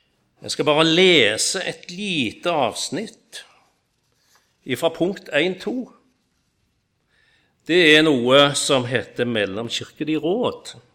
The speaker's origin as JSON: {"language": "Norwegian", "country": "Israel", "second_language": "Norwegian", "said": "Tenkte jeg, jo, men ja, jeg er israelsk."}